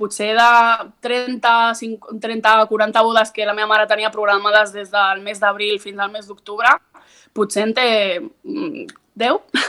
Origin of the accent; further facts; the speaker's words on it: Sitges, Catalonia, Spain; els que som de Sitges ho sabem com som, no?